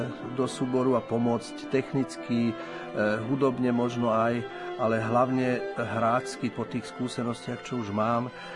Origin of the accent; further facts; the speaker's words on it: Komárno, Nitra Region, Slovakia; v Komárne, v mojom rodnom meste.